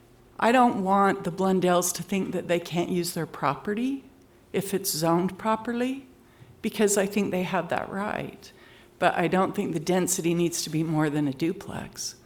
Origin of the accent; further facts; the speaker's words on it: North Salt Lake, Utah, United States; I grew up in North Salt Lake and then married and left. I'm back.